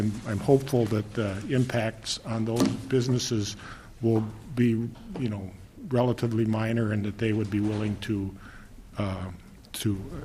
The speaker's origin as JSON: {"language": "English", "town": "Clearbrook", "region": "Minnesota", "country": "United States", "tie": "born or raised there", "said": "He resides in Clearbrook, my hometown."}